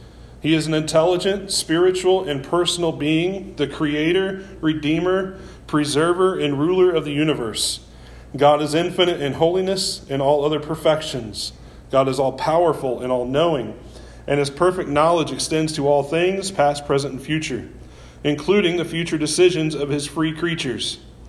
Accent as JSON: {"language": "English", "region": "Missouri", "country": "United States", "said": "I'm from Missouri, so Missouri bores me to death."}